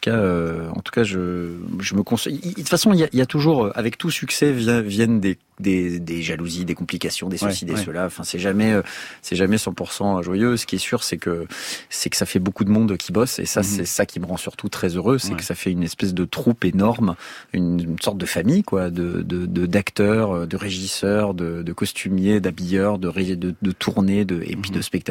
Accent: Paris, Île-de-France, France; moi, j'ai vu des spectacles merveilleux quand j'étais enfant, quand j'étais ado à Paris.

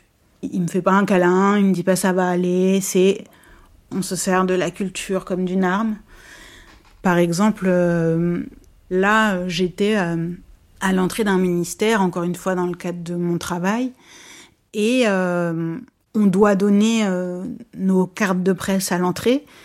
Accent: Paris, Île-de-France, France; Moi, j'ai grandi à Ménilmontant, dans le 20e arrondissement à Paris. Je peux te parler des quartiers populaires parisiens, je peux te parler de Paris.

